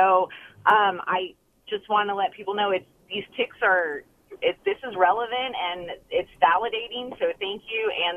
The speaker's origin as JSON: {"language": "English", "region": "California", "country": "United States", "tie": "born or raised there", "said": "I am born and raised in the Bay Area for 40 years, never seen a tick, and this past weekend was gardening in my house in San Mateo"}